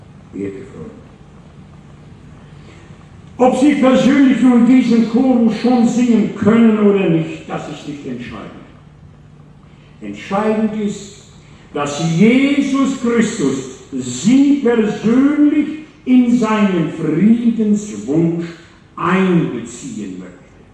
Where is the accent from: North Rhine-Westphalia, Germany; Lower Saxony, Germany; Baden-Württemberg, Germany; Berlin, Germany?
North Rhine-Westphalia, Germany; In meinem Heimatdorf Hauser bei Lübenscheid, bei Hagen, sogar Dortmund, bei Wuppertal